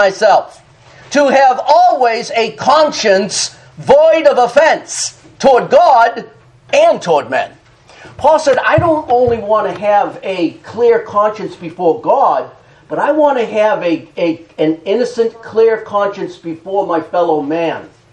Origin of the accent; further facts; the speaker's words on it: Boston, Massachusetts, United States; You know, my heart breaks for the Bostonians. My hometown is Boston, as you all know.